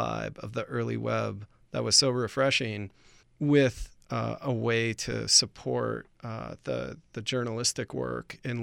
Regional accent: Buffalo, New York, United States; she was the editor-in-chief of my hometown Buffalo News back in the day

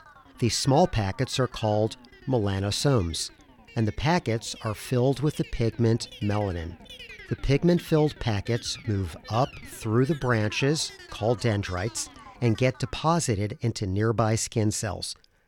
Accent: Columbus, Ohio, United States; I grew up in Columbus, Ohio, and when I was a kid playing outside, I'd sometimes see all-white squirrels in my neighborhood.

